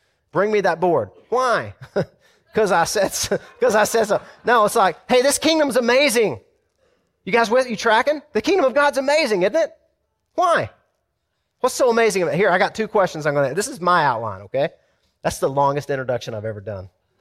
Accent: Deep South, United States; I grew up in the South, in the deep South, in a little town

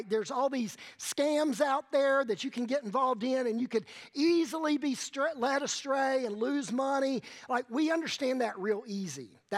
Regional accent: United States; because we grew up in America, because we grew up in the will of the people, we have a really skewed view of God's kingdom versus my kingdom.

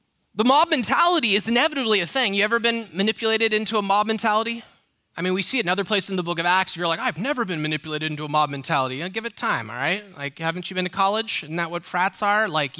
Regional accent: California, United States; Now, I have to excuse me for being a Californian

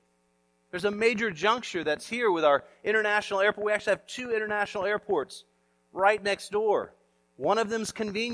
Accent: Orlando, Florida, United States; I was born and raised in Florida, born and raised here in Orlando

